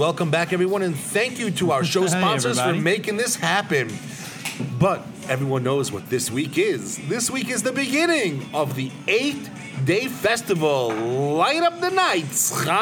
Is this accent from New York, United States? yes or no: yes; Queens, New York, United States; But see, that's Brooklyn. I grew up in Queens, so Queens Pita on Main Street has fantastic donuts.